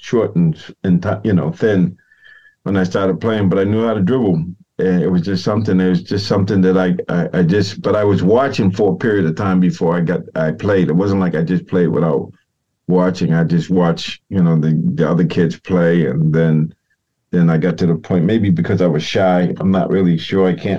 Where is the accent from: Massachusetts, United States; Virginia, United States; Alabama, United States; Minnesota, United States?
Massachusetts, United States; Boston; I grew up in Boston, Massachusetts and Roxbury. And we were living at 52 Quincy Street.